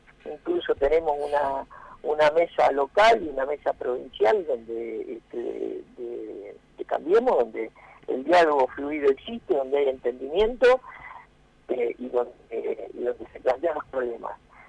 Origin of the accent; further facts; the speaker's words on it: Basque Country, Spain; como buen vasco que soy